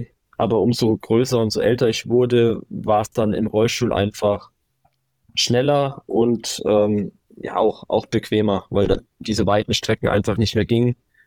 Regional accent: Bayreuth, Bavaria, Germany; Ich komme ursprünglich aus Bayreuth. Und ja, da war das Angebot jetzt nicht so riesig.

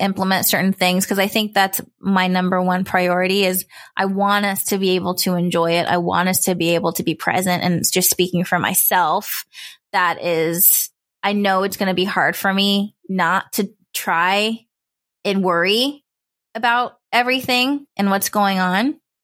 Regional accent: Stockton, California, United States; So as far as like growing up in Stockton, we were originally supposed to go to the same high school.

